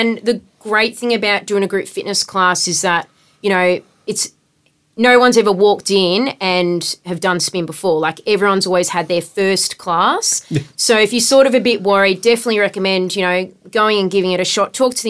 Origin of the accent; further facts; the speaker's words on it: Melbourne, Victoria, Australia; I grew up in Melbourne. I never, I was never close to the ocean.